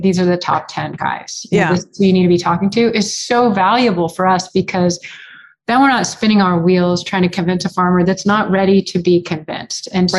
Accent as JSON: {"language": "English", "town": "Houston", "region": "Texas", "country": "United States", "tie": "born or raised there", "said": "I grew up in Houston, just like a regular kid."}